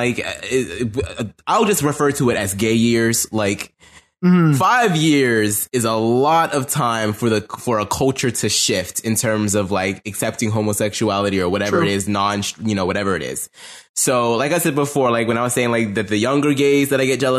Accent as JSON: {"language": "English", "town": "Pittsburgh", "region": "Pennsylvania", "country": "United States", "tie": "born or raised there", "said": "I grew up in Pittsburgh, like right next to Ohio. I know how it is."}